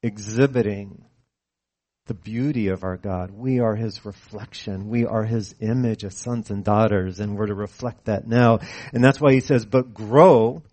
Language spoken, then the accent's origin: English; California, United States; And so this was when, you know, I'm from California, and I've never, you know, I don't know if I'd ever been on a farm.